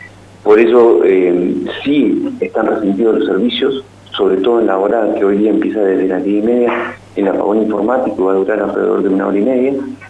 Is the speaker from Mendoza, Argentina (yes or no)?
yes; Mendoza, Argentina; nosotros mismos somos mendocinos